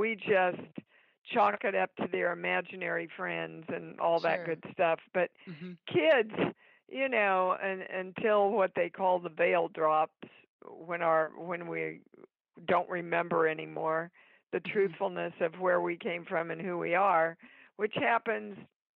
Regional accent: Kansas City, Kansas, United States; So I come from Kansas City, Kansas, raised in a pretty poor household, a religious household as much as Methodist

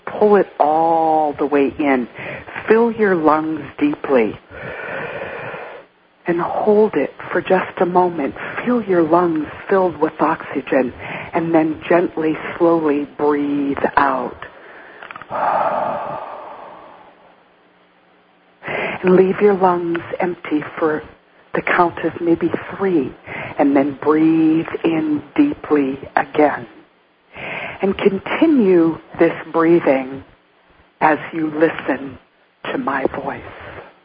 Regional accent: United States; I would say that as an American peoples, we absolutely have to be very, very cognizant about what we put in our mouth.

